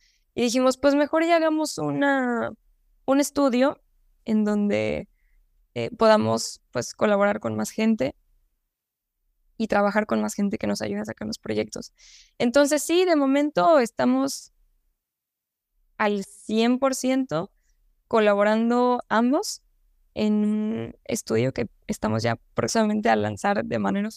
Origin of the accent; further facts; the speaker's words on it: Mexico City, Mexico; yo soy de la Ciudad de México